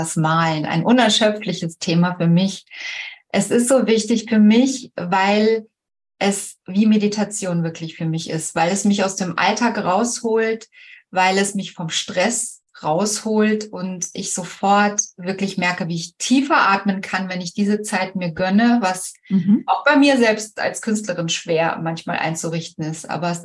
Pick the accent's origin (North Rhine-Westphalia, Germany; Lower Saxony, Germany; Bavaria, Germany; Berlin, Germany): North Rhine-Westphalia, Germany; Cologne; moved away as an adult; now in Vienna, Austria; Ich bin aus Köln ursprünglich und mein Mann ist Wiener und wir sind damals nach Wien gezogen mit der Familie.